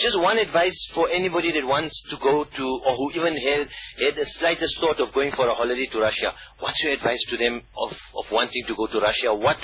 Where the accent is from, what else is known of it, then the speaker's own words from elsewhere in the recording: South Africa; as a South African, that is something which we look at first.